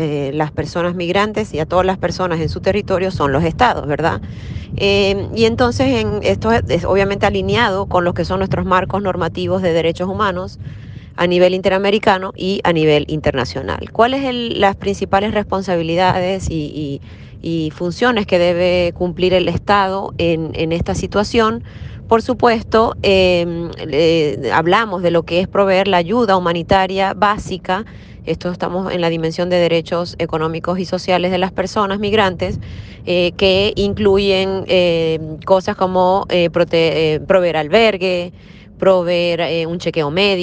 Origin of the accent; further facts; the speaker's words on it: Maracaibo, Zulia, Venezuela; extraño mucho el Zulia, extraño mucho mi ciudad natal, Maracaibo